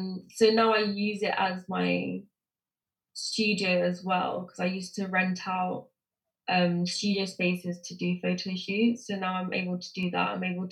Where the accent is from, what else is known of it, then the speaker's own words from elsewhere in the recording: West London, London, United Kingdom; West London.